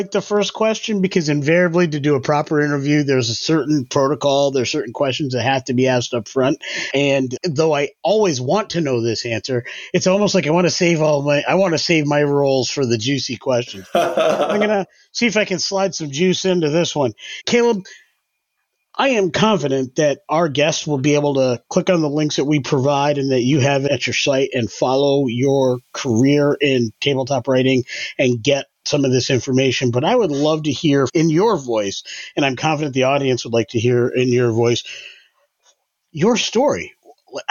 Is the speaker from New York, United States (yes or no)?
yes; New York, United States; As a New Yorker myself, excellent. I'm from upstate, however, not near the city